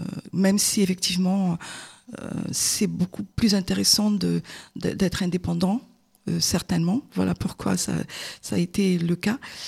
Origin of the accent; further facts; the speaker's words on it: Madagascar; moved away as an adult; now in France; Je suis née à Madagascar